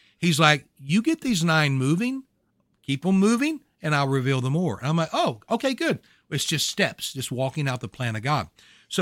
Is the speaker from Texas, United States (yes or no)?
no; Louisiana, United States; I'm from Louisiana. I barely had Louisiana figured out, much less Maine.